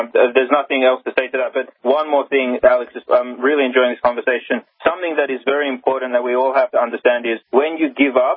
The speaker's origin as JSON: {"language": "English", "country": "Australia", "tie": "born or raised there", "said": "So I was raised in Australia, but my parents came from the Soviet Union"}